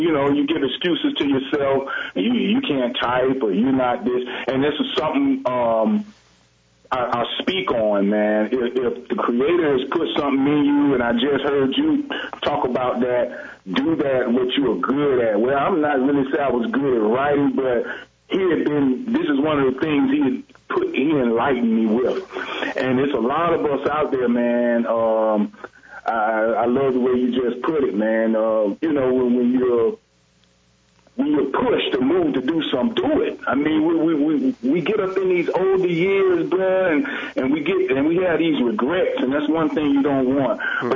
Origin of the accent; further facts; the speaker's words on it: Atlanta, Georgia, United States; I'm in Atlanta, Georgia. This is my hometown, born and reared here. And my travels have brought me back here.